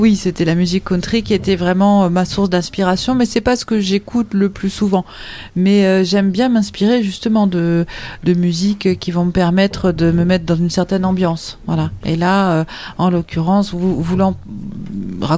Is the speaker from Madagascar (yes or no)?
no; Bourgogne-Franche-Comté, France; Je viens de Bourgogne.